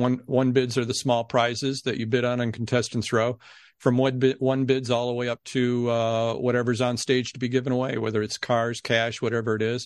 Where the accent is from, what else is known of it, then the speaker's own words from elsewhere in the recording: Ohio, United States; he grew up in Cleveland. I grew up just outside of Cleveland, a couple minutes.